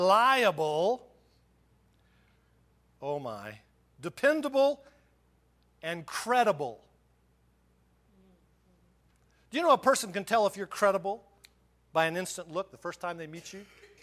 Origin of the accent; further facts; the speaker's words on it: Trinidad, Colorado, United States; Except one place, and it's better. It's Trinidad. My hometown.